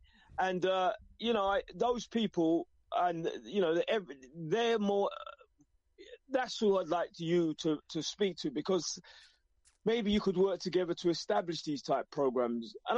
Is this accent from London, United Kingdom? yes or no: yes; East London, London, United Kingdom; I'm from East London, east of London. That's what we call it, East London. That's where I was born. That's where I grew up.